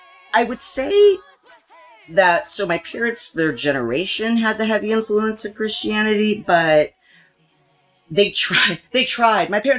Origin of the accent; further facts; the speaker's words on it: Flint, Michigan, United States; So I'm from Flint, Michigan. And then Grand Rapids is over there, so this is only like an hour and a half, 2 hour drive.